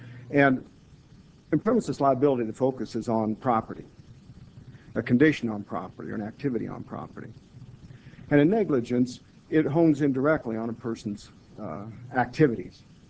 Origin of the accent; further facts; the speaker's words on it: Fort Collins, Colorado, United States; I'm from Fort Collins.